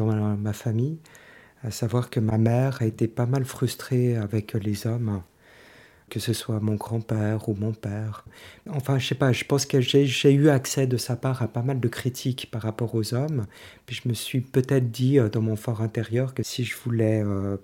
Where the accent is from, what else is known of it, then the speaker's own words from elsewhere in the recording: Lausanne, Vaud, Switzerland; j'ai 48 ans, je viens de Lausanne.